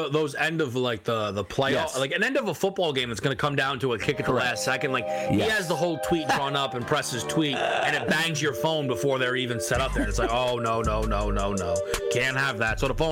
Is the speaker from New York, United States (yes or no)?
yes; Queens, New York, United States; Someone asked me, what was it like growing up in Queens? Who I guess more so grew up in like a farm type area. And I said, you know, I was like, oh, it was great.